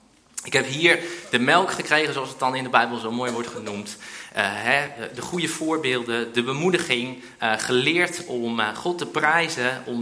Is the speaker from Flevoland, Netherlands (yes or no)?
yes; Dronten, Flevoland, Netherlands; ik ben geboren en opgegroeid in Dronten.